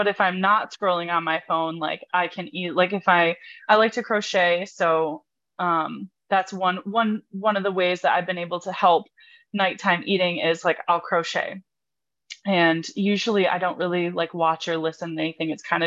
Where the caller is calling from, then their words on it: Michigan, United States; Northern Michigan.